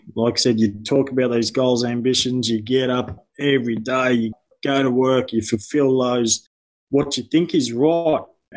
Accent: Victoria, Australia; I'm from the Yarra Valley. Very similar to Brian, married 25 years, 4 kids.

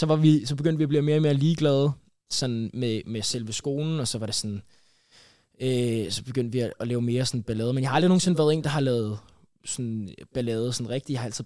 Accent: Brøndby, Capital Region of Denmark, Denmark; Så jeg er opvokset i Brøndby.

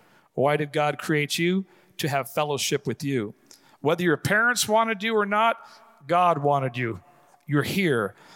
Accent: Compton, California, United States; I grew up in Compton, the ghettos of California. So I have seen everything that life has to offer.

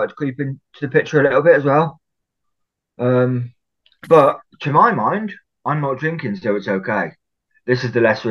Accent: Bishop's Castle, West Midlands, United Kingdom; So I moved back to my hometown, Bishop's Castle, finished the relationship I was in, living on my own

